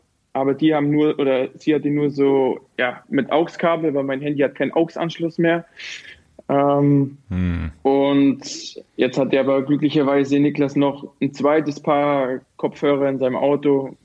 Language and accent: German; Bavaria, Germany; now in Lochau, Austria; ich komme ursprünglich ja aus dem Allgäu und wohne jetzt hier in Lochau am Bodensee, was so ungefähr mit dem Auto, ich weiß nicht, 25 Minuten auseinander ist.